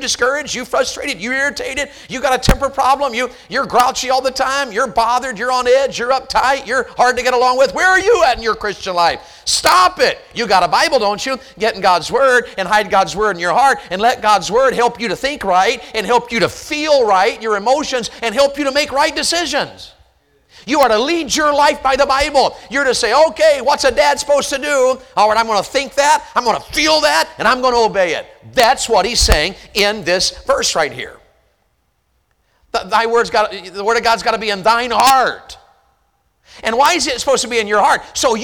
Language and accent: English; the South, United States; And then we Southerners will say, bless your heart. Bless your heart. You can say anything as a Southerner if you add that phrase to it.